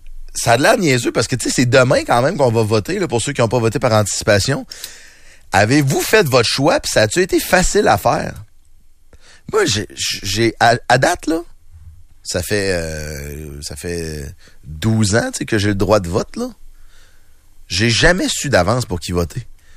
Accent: Quebec, Canada

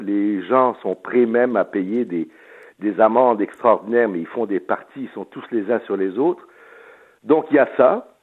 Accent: Quebec, Canada; revenir chez moi au Québec avec 30-40 concerts à peu près

